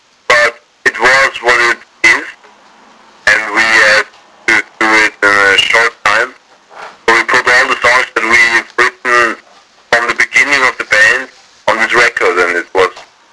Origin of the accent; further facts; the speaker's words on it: Austria; English is a second language; Yeah, we're artists from Austria.